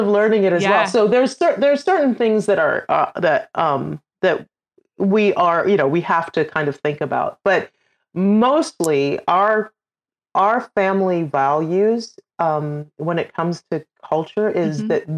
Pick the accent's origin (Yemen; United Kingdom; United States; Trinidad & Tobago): Trinidad & Tobago; born there; and I was born in Trinidad, so I'm Trinidadian.